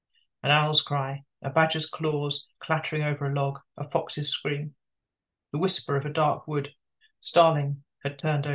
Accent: Tunbridge Wells, South East England, United Kingdom; I'm very local. I grew up in and around Tunbridge Wells, went to school there, and have lived in this area, apart from when I went to university and lived abroad as part of that. I've lived in this area absolutely all of my life.

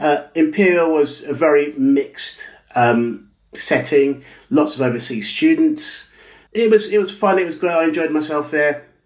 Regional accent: United Kingdom; I'm British. I was born here.

